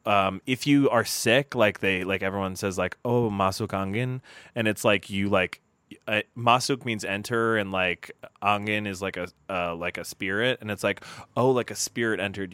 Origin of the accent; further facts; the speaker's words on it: Indonesia; He's from North Carolina, but we grew up in Indonesia. Together, his parents were also missionaries